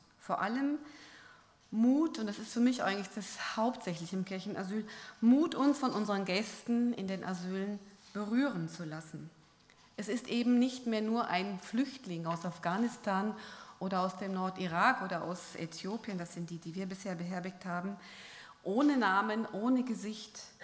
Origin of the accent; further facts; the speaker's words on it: Bavaria, Germany; Und ich komme aus Bayern